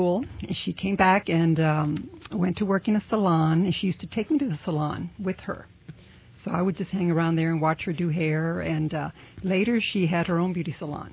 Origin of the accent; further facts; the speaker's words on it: Texas, United States; We grew up in South Texas. My mother was half Mexican and half English and Scottish.